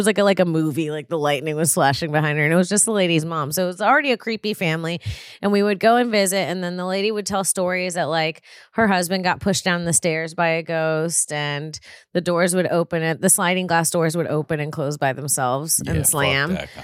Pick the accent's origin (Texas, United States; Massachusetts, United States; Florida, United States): Florida, United States; St. Augustine; Okay, so I grew up, I was born in St. Augustine.